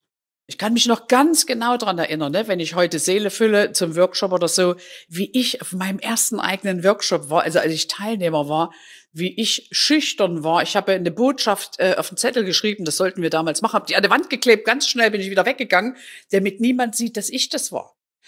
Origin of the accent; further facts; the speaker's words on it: Taura, Saxony, Germany; Es gibt einen Moderator aus Taura, das ist meine Heimatstadt